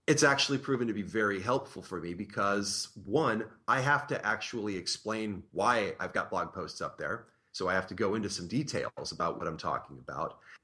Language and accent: English; California, United States; you're in my hometown. I can probably help out. And also San Francisco is just 15 miles north.